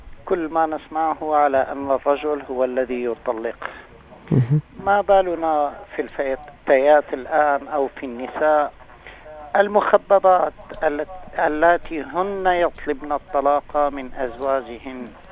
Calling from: Damascus, Damascus Governorate, Syria

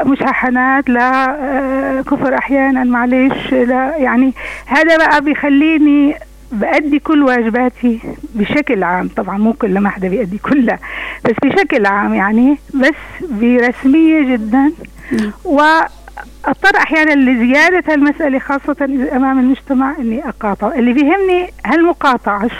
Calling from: Damascus, Damascus Governorate, Syria

